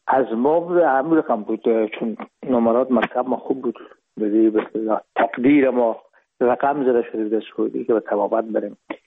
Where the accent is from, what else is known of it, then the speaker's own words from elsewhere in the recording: Herat, Afghanistan; moved away as an adult; now in Hamburg, Germany; رفتیم از کابل به هرات و بیزی که فاکولته رو پایان برسانیم یا دیپلمی بگیریم از هرات از طریق زمینی داخل مرز ایران شدیم